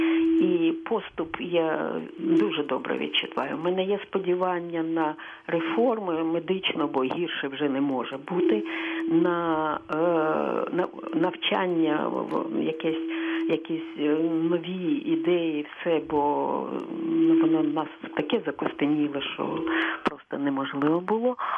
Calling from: Kyiv, Ukraine

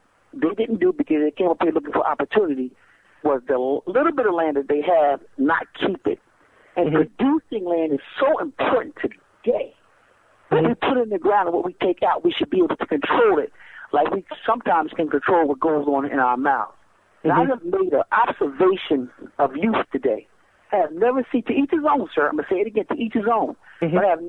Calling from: Philadelphia, Pennsylvania, United States; South Philadelphia, sir.

